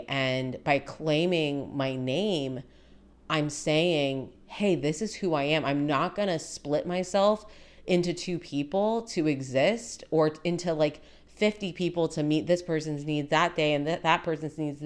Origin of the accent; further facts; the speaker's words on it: United States; It's my name. I'm American.